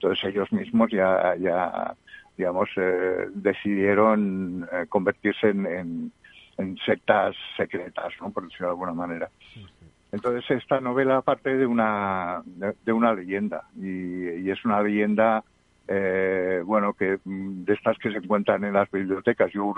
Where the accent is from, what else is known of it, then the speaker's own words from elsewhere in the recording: Catalonia, Spain; era, por ejemplo, Cataluña, ¿no? Que es mi tierra, ¿no?